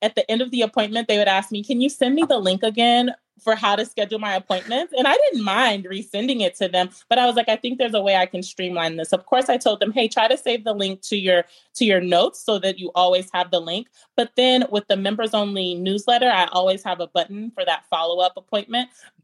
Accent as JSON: {"language": "English", "town": "Las Vegas", "region": "Nevada", "country": "United States", "tie": "born or raised there", "said": "Yes, it's great because Vegas is my hometown, but I've been gone for over a decade. So I'm like a new person back in my hometown."}